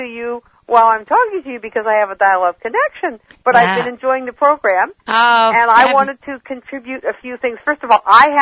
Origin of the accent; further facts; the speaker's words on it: Philadelphia, Pennsylvania, United States; I grew up in the Philadelphia area.